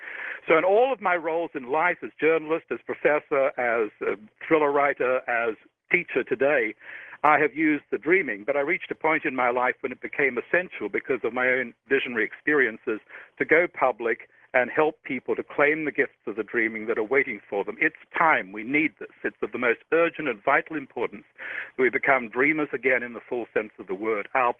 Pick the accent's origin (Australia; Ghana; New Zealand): Australia; I mean, I can hear I talk funny. I'm a boy from the bush. I grew up in Australia.